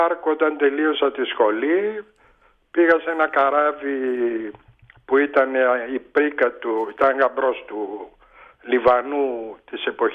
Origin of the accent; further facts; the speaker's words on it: Thessaloniki, Central Macedonia, Greece; also born or lived in Volos; Εδώ γεννήθηκα, μεγάλωσα. Δύο, και το Βόλο το λατρεύω που μεγάλωσα εκεί, αλλά η Θεσσαλονίκη.